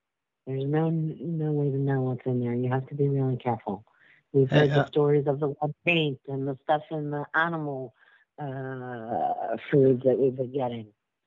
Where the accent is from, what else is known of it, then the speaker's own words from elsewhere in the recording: Spain; born there; English is a second language; I was born in Spain, and so I speak Spanish